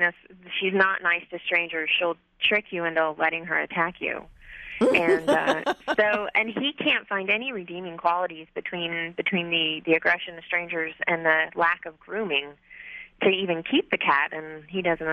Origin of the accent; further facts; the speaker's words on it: Jacksonville, Florida, United States; I'm from Jacksonville, Florida.